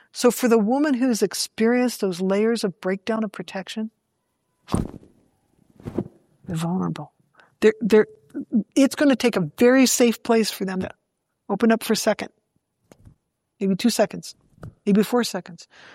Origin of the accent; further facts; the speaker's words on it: Michigan, United States; And I'm from Michigan. I feel your pain.